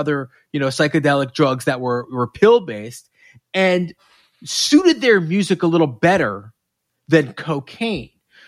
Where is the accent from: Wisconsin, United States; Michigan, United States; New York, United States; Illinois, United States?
New York, United States; I was I'm from New York. I went to camp. I'm friends with a lot of Jews. I am Jewish.